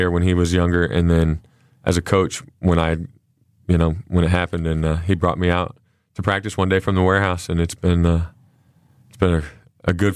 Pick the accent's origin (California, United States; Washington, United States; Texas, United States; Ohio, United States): Texas, United States; Dallas; growing up in Dallas, I grew up literally 5 minutes from Valley Ranch where the Cowboys practiced when they were winning all those Super Bowls.